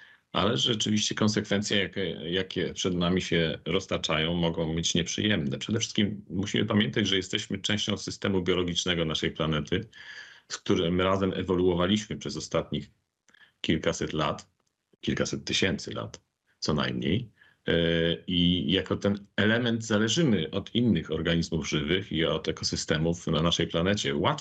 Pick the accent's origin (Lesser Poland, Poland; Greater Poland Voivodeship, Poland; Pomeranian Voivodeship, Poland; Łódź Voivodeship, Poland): Łódź Voivodeship, Poland; Pochodzę z centralnej Polski, z województwa łódzkiego.